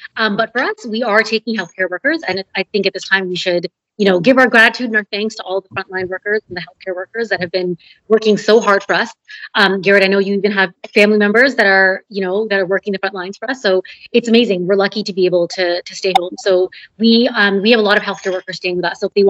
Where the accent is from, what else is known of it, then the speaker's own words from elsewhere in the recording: Scotland, United Kingdom; So I'm definitely from Scotland.